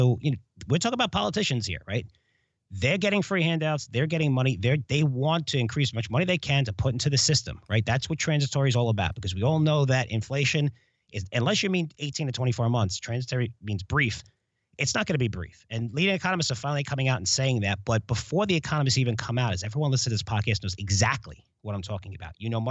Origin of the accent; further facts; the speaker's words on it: New York, United States; that's my hometown